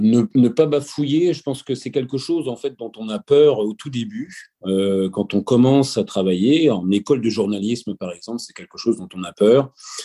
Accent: Normandy, France; j'ai 44 ans, je suis normand d'origine

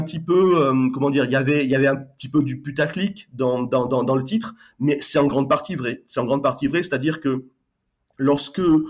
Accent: Bordeaux, Nouvelle-Aquitaine, France; moi je suis de Bordeaux, je vis à Bordeaux.

